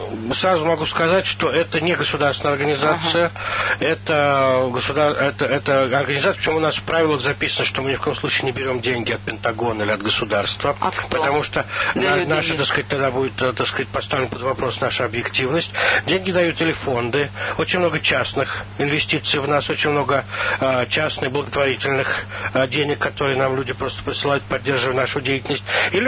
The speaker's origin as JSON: {"language": "Russian", "region": "Moscow", "country": "Russia", "tie": "born or raised there", "said": "когда я рос в Москве, так сказать, я знал, что я конкурирую с теми, у кого есть московская прописка."}